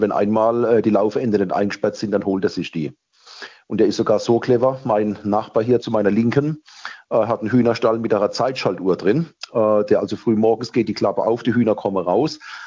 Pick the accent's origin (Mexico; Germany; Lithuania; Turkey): Germany; Gaiberg, Baden-Württemberg; Ich habe hier ein schönes Beispiel aus meiner Heimatgemeinde Gaiberg.